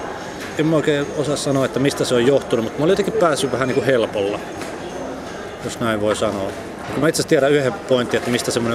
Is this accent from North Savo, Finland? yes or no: yes; Sonkajärvi, North Savo, Finland; Niin Iisalmi on siis lähin iso kaupunki siinä, mistä olen kotoisin.